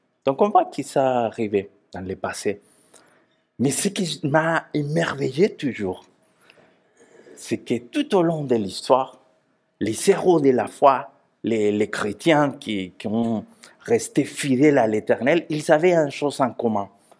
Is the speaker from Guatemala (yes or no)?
yes; Guatemala; accent: Latino; French is a second language; les amis à Guatemala, mon pays d'origine